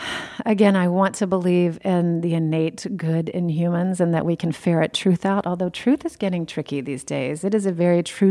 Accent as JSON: {"language": "English", "region": "California", "country": "United States", "said": "I mean, we're fond of Kamala because we're from California, right?"}